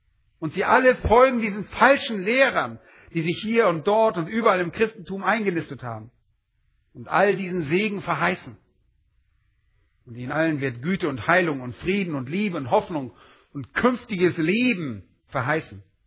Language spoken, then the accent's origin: German; Berlin, Germany